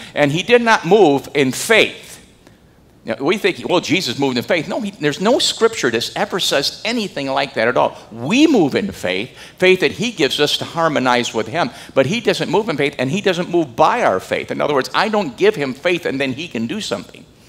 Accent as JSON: {"language": "English", "region": "Texas", "country": "United States", "said": "You know, it was almost like, you know, I'm from Texas."}